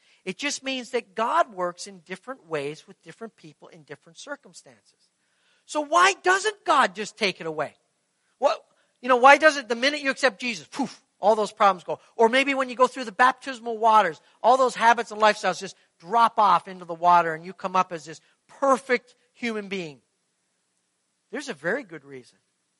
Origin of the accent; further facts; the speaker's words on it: Canada; now in United States; In my case, I can say I'm a Scotchman. I'm a Canadian.